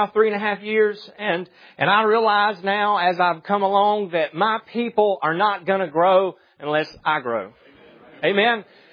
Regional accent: Alabama, United States; I am a little bit at a disadvantage because I am from Alabama. So I don't speak with all the syllables like the brother.

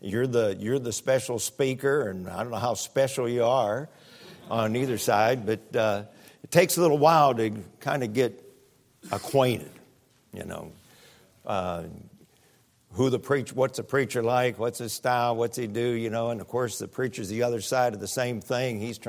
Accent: Pennsylvania, United States; born there; I've lived a good part of my life in Pennsylvania. I was born in Western Pennsylvania, and then pastored for 10 years in Western Pennsylvania.

